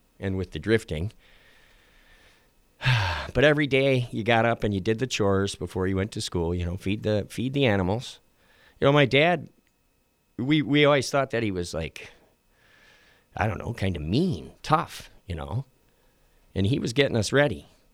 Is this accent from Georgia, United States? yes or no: no; Wisconsin, United States; But it was great growing up in Wisconsin. You're riding your bike down the country road.